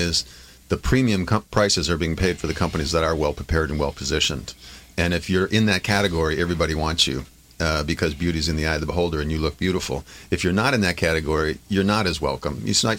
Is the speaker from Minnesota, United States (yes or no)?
no; Wisconsin, United States; now in California, United States; I'm from Wisconsin. I'm the transplant. I grew up in the Midwest.